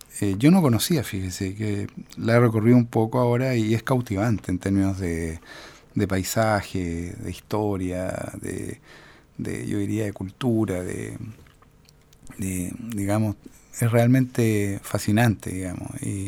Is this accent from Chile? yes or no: yes; Santiago, Santiago Metropolitan Region, Chile; Yo vengo de Santiago y, bueno, aquí vine a conocer Chiloé, imagínense.